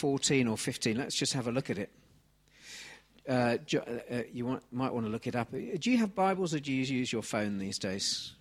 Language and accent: English; Sidcup, London, United Kingdom; born there; I was born in Sidcup in Kent for such a time as this.